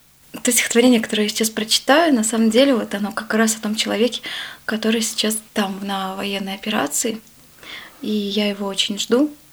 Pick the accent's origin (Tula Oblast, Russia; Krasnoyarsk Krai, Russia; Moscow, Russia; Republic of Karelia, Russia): Republic of Karelia, Russia; Petrozavodsk; Я родилась в Петрозаводске, это республика Карелия. Там я прожила до 17 лет. Закончила специализированную школу-интернат номер 23. Как раз там я, можно сказать, в первый раз узнала Бога. Где-то, наверное, я в лет 14 только пришла к вере.